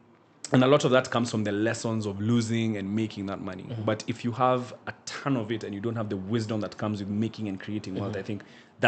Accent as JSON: {"language": "English", "town": "Meru", "region": "Meru County", "country": "Kenya", "tie": "born or raised there", "said": "So like when I was growing up in Meru, at the time when I used to visit him"}